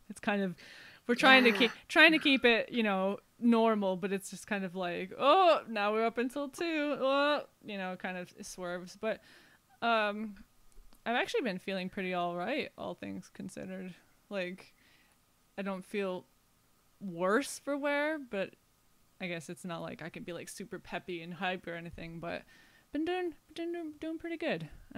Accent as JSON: {"language": "English", "region": "Michigan", "country": "United States", "said": "But I look at my home state and I see some of the stuff going on there, and I go, why can't you just?"}